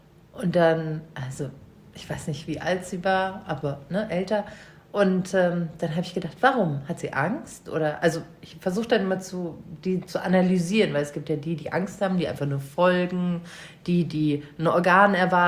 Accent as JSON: {"language": "German", "town": "Munich", "region": "Bavaria", "country": "Germany", "said": "ich bin ja Münchnerin und ich habe den großen Fehler gemacht. Ich bin aus München raus. Ich bin nach Regensburg."}